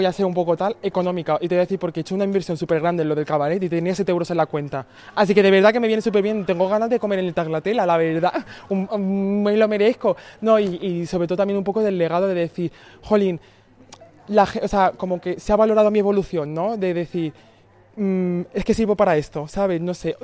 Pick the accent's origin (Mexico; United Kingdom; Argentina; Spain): Spain; Leganés, Community of Madrid; yo que soy de Leganés, en Madrid